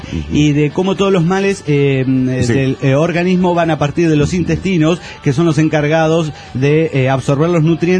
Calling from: Zacatecas, Mexico; de Zacatecas, México.

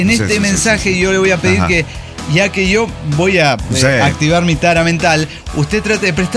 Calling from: Buenos Aires, Argentina; de Buenos Aires, Argentina.

